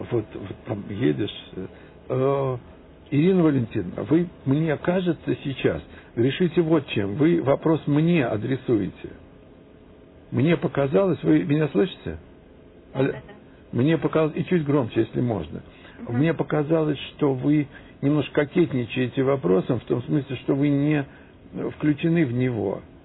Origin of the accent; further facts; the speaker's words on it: Moscow, Russia; я москвич по детству.